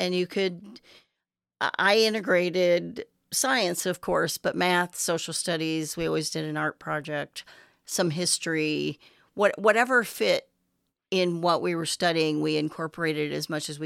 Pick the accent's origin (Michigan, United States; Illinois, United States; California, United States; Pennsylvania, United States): Illinois, United States; Godfrey; I'm a Godfrey girl. Godfrey. I grew up out north of Godfrey when there was nothing there.